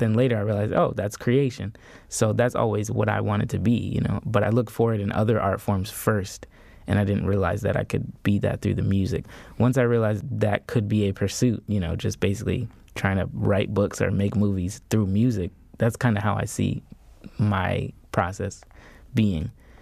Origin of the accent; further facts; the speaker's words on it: Oakland, California, United States; Bay Area, yeah, Bay Area is the best. I always rep the Bay.